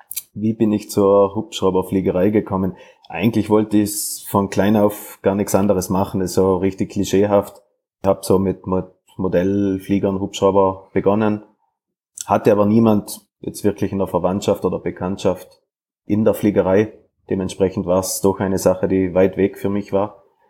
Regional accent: Trentino-Alto Adige, Italy

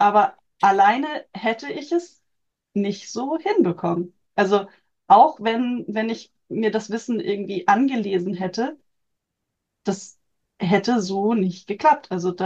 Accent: Föhr, Schleswig-Holstein, Germany; ich bin Familien- und Hochzeitsfotografin auf der Nordseeinsel Föhr, in meiner Heimat. Ich bin Mama von zwei Kindern

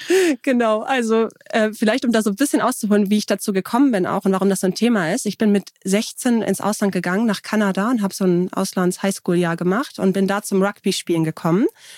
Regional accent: Hamburg, Germany; now in Kiel, Germany; lebe mit Philipp und unseren beiden Kindern, die sind 4 und 7, in Kiel, und bin gebürtige Hamburgerin aber und auch so eine Hamburger Seele, so würde ich sagen. Also ich fühle mich hier immer total wohl und zu Hause und bin hier aufgewachsen

